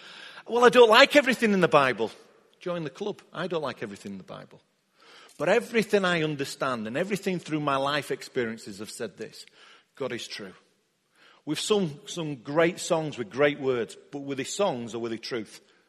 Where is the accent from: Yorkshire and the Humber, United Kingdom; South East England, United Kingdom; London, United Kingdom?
Yorkshire and the Humber, United Kingdom; I'm a Yorkshire lad. I'm going to be blunt.